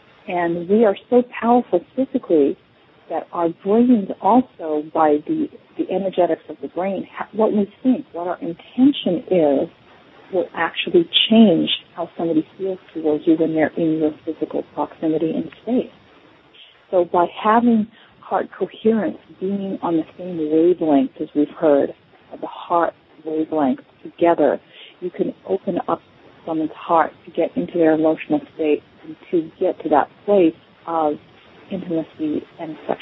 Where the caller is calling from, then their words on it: San Diego, California, United States; I'm calling in from San Diego.